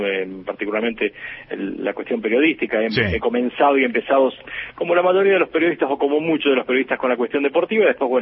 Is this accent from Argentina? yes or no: yes; Porteña, Córdoba, Argentina; born there; Nací en Porteña, un pequeño pueblo del este provincial de 5.000 habitantes